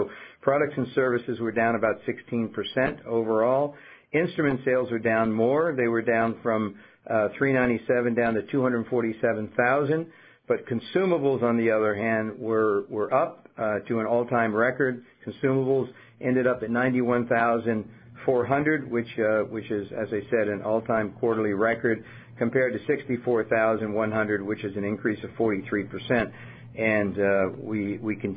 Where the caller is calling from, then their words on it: Boston, Massachusetts, United States; I'm calling in from Boston, so we're bookends here.